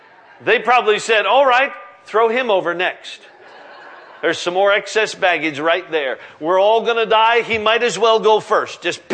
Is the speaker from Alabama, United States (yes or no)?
no; Alaska, United States; Listen, I'm from Alaska. We do it the same way. It's 40, 50 below zero